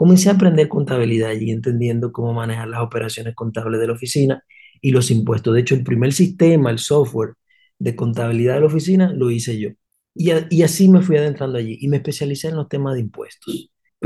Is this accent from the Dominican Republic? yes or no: yes; Santo Domingo, Dominican Republic; Yo soy de Santo Domingo, de abuelos que fueron migrantes, no alemán, judío y español.